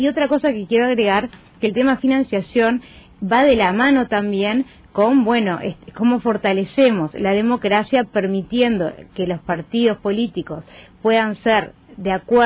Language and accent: Spanish; Uruguay; es algo que nos tiene que enorgullecer como uruguayos y uruguayas